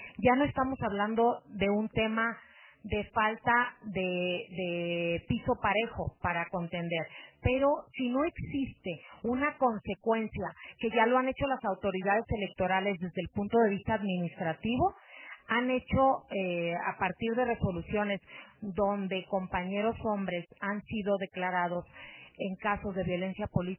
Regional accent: Sinaloa, Mexico; del norte del estado, de donde yo soy de Sinaloa

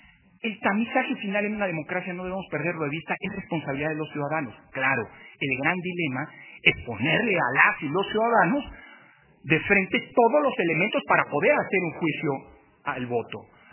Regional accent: Mexico; yo lo veía como mexicano

